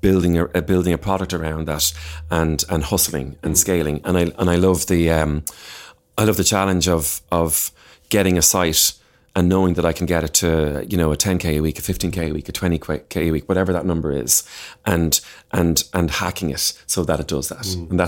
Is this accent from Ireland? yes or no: yes; Dublin, Leinster, Ireland; I'm reminded every time I come to Dublin. I'm from Dublin originally